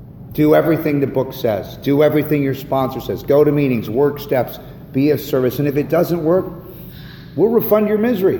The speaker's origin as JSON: {"language": "English", "town": "Malibu", "region": "California", "country": "United States", "tie": "born or raised there", "said": "I grew up in Malibu. What I want is a yacht and a Learjet."}